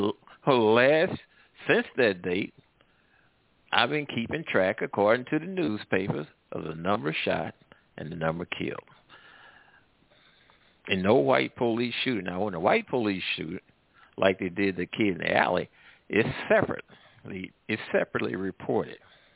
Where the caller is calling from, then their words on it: St. Louis, Missouri, United States; Well, I'm calling from the Midwest and the South, St. Louis area.